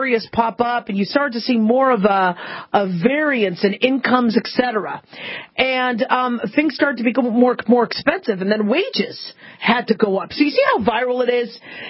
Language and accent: English; Phoenix, Arizona, United States; now in Las Vegas, United States; I grew up in Phoenix, but my father liked to gamble, so we basically moved back and forth between Vegas and Phoenix throughout most of my childhood.